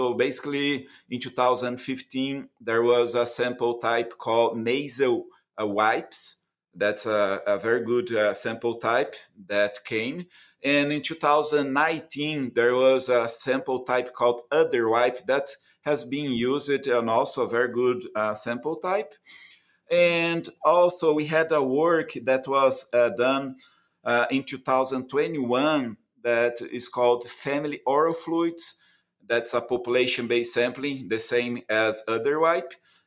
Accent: Brazil; moved away as an adult; now in United States; So I got my DVM in Brazil. I'm from Brazil.

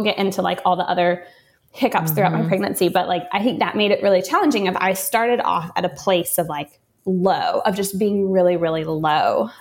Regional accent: Texas, United States; So I am born and raised in Texas, still live here now, love it.

